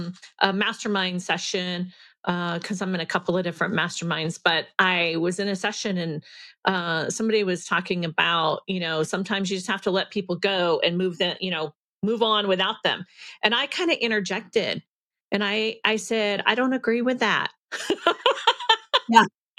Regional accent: Virginia, United States; also born or lived in North Carolina / Tennessee; You know, what you may not realize is I grew up in Virginia, North Carolina, and Tennessee.

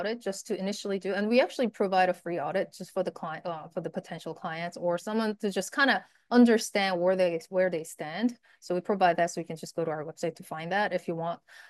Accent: New York, United States; And when I'm from New York area.

